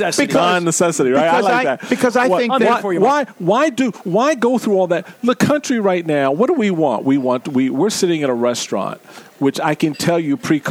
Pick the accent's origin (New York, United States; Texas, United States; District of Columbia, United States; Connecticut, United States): District of Columbia, United States; Washington; I grew up in Washington, D.C., I'm a native Washingtonian, outnumbered 10 to 1 growing up.